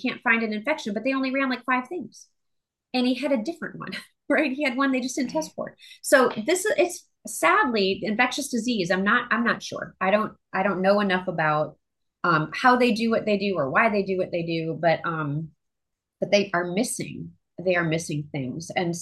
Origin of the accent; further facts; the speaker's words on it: Midwest, United States; And I grew up in the Midwest, by the way, and I've had tick bites in Wisconsin, but nobody cared.